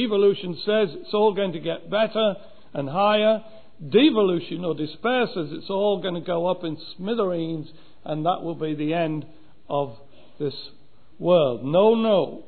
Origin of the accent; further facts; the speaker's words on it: England, United Kingdom; I come from England